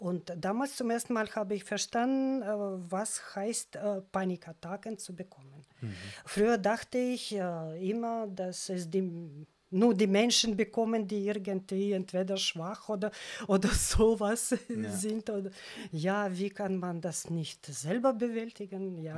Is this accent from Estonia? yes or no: yes; Tallinn, Harju County, Estonia; German is a second language; moved away; es war schon Heimkehr aus meiner Heimat, aus Tallinn, ich habe meine Eltern besucht